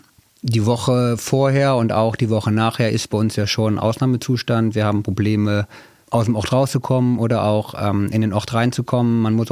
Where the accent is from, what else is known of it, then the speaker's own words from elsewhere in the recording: Müllenbach, Rhineland-Palatinate, Germany; Genau, ich bin in Müllenbach geboren und hoffe, ich darf noch viele Jahre in Müllenbach bleiben.